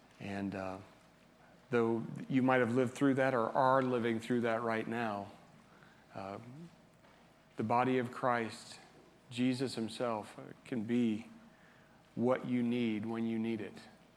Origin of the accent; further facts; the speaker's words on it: Indiana, United States; I'm from Indiana.